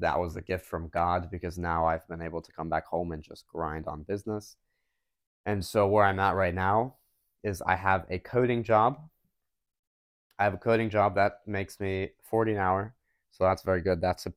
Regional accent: Lewes, Delaware, United States; I've lived here for 18 years, or 19 years. Wait, no. I've actually lived here like 15 years. That's not important, though. I lived in Delaware for 19 years. I went through high school.

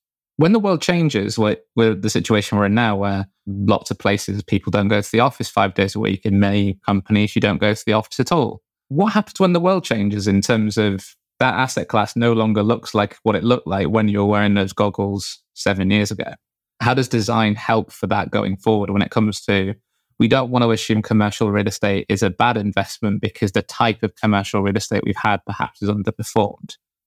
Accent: United Kingdom; as a Brit growing up

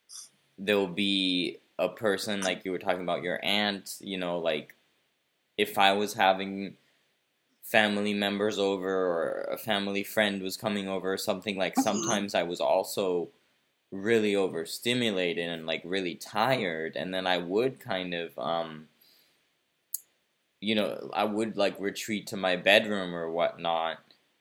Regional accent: Brazil; I grew up in Brazil, and in Brazil there's also like a very social culture

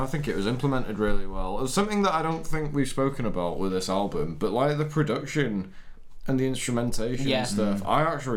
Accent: Wales, United Kingdom; I come from Wales. I come from Wales. We're all fucking poor.

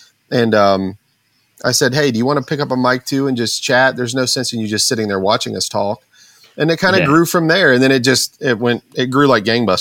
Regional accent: United States; And so I was trying to understand, as an American, one of our things is life, liberty, and the pursuit of happiness, right?

